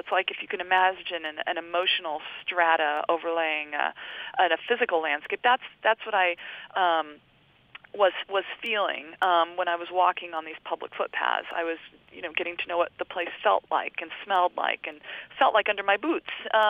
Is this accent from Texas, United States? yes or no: no; California, United States; England is, it fits in the bottom of my home state of California